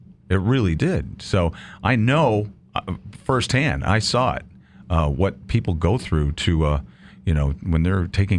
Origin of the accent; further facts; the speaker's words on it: Canandaigua, New York, United States; My hometown. The chosen spot.